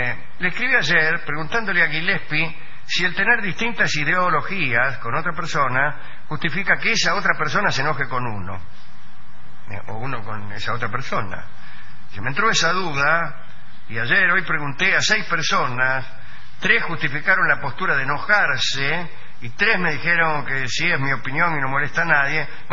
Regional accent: Oberá, Misiones, Argentina; soy de Oberá Misiones.

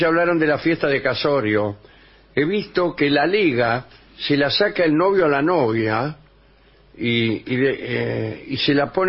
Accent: Villa Pueyrredón, Buenos Aires, Argentina; now in Mendoza, Argentina; Aquí un joven borrego que los escucha desde los 6 años. Actualmente vivo en Mendoza, pero soy un poligrillo de Villa Pueyrredón.

